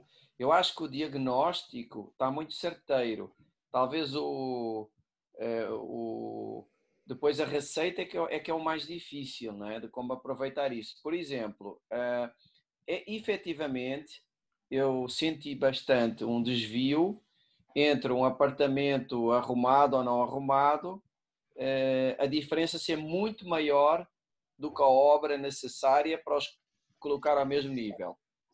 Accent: Lisbon, Portugal; now in Brazil; Eu sou de Lisboa.

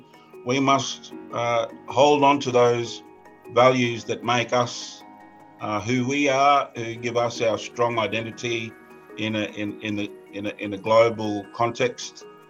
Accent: Erub, Queensland, Australia; I'm from Erub, Darnley Island, in the northeast of the Torres Strait.

